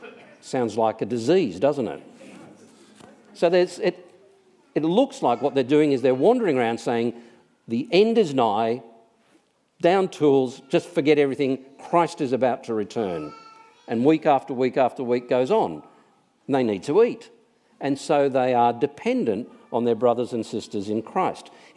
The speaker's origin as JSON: {"language": "English", "town": "Melbourne", "region": "Victoria", "country": "Australia", "said": "I'm from Melbourne"}